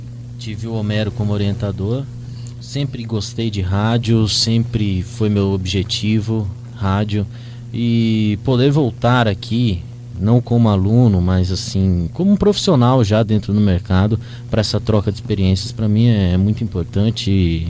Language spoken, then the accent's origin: Portuguese; Regente, Brazil; Eu comecei em Regente, eu sou de Regente.